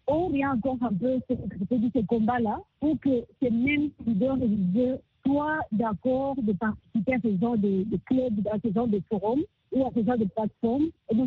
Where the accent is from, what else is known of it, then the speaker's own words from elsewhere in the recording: Rwanda; mes droits en tant que Rwandaise, mais aussi à mes droits en tant que femme musulmane.